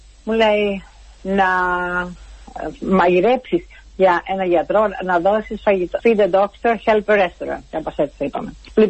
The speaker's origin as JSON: {"language": "Greek", "country": "Greece", "said": "Καταρχήν είμαι Ελληνίδα. Και σαν Ελληνίδα, ο πατέρας μου με δίδαξε να έχω κουράγιο και φιλότιμο."}